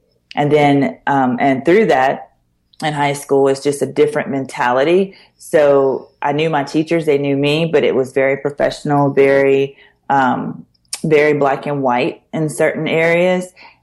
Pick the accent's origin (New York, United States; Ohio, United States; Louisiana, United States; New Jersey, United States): Louisiana, United States; You know, I am from Louisiana.